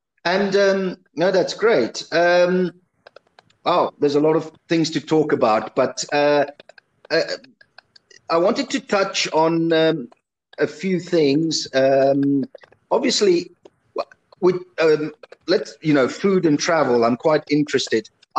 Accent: Modena, Emilia-Romagna, Italy; English is a second language; now in South Africa; I'm Italian. I live in South Africa, but I grew up in Italy. I actually grew up in Modena, which is considered the stomach of Italy, where all the best food comes from.

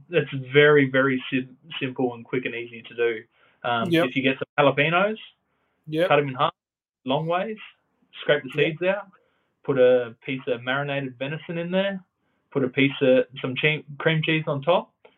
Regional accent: Adelaide, South Australia, Australia; Adelaide, South Australia, man. I grew up in Adelaide Hills.

